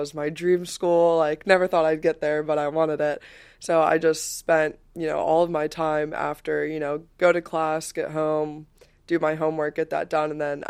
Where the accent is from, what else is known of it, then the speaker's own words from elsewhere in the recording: Baltimore, Maryland, United States; So I'm from Baltimore, Maryland, and I have a brother and a sister, and then my two parents, and then I'm the youngest.